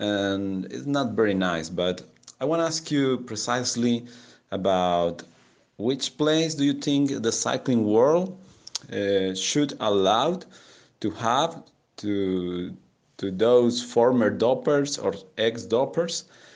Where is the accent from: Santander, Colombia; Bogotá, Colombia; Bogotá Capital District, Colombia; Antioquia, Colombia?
Antioquia, Colombia; Medellin; English is a second language; from Medellin, Colombia.